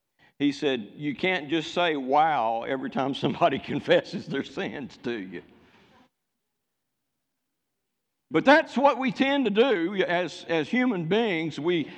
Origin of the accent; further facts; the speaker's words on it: United States; And I know that in my heart I thank God because I'm an American.